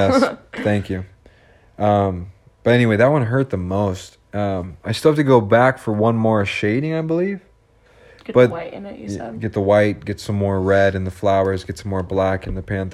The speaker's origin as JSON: {"language": "English", "country": "Canada", "said": "my mother was 100% Chippewa, Ojibwa, and I'm from Canada."}